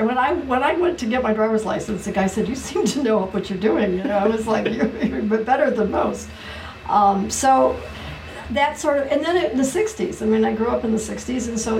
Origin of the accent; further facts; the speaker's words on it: Willoughby, Ohio, United States; But I grew up in Ohio, in northeast part of Ohio, Willoughby, Ohio, which is not well known, but east side of Cleveland.